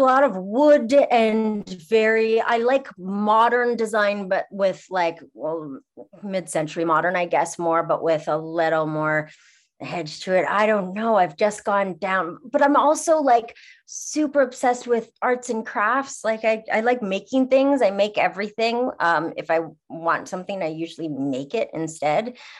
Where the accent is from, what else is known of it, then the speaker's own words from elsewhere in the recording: Montreal, Quebec, Canada; also born or lived in Toronto; now in Los Angeles, United States; I'm from Montreal originally, and I lived in Toronto, and I do love Toronto, but being a Montrealer, I'm supposed to hate it.